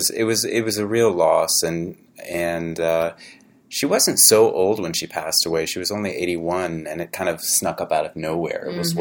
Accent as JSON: {"language": "English", "town": "Houston", "region": "Texas", "country": "United States", "said": "I'm from Houston."}